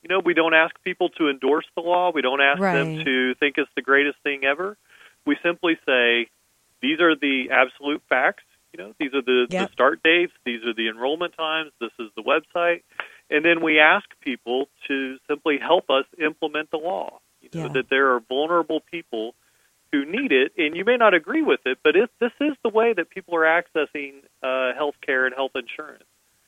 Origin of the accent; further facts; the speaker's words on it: Indiana, United States; For instance, folks in my home state of Indiana